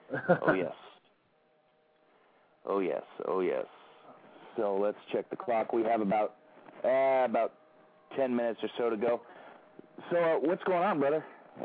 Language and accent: English; Daly City, California, United States; It's actually in Daly City, which I grew up in Daly City.